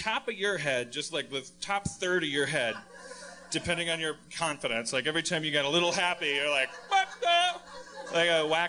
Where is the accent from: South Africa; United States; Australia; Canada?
United States; Wisconsin; I'm from Wisconsin. It was cheese.